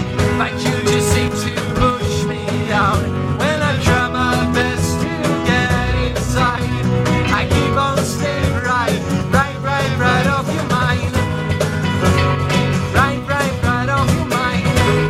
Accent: Stockholm, Stockholm County, Sweden; moved away as an adult; now in London, United Kingdom; I'm from Stockholm, and I started the band originally back in 2012 over in Sweden

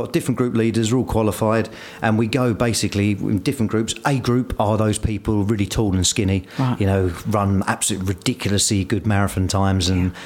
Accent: Ongar, East of England, United Kingdom; Yeah, well, I grew up in Ongar. And then when I moved to Brentwoods, I've always ran and never ran with anybody else

